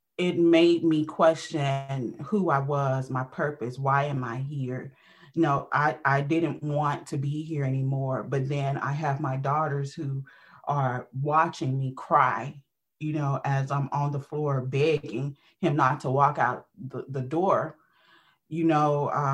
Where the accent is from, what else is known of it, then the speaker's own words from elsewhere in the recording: Louisiana, United States; So I was raised originally from Louisiana, right?